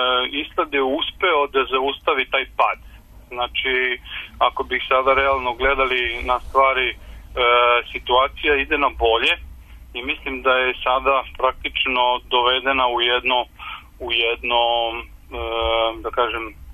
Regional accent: Serbia; moved away; Ja kao Srbin

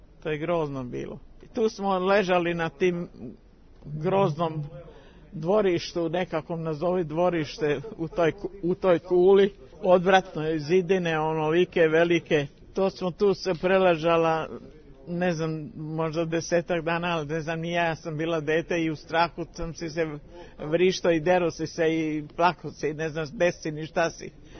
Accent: Slavonia, Croatia; born there; inače sam rođena u Hrvatskoj tada, jel, pa i sada postoji, Slavonka sam, Srpkinja sam.

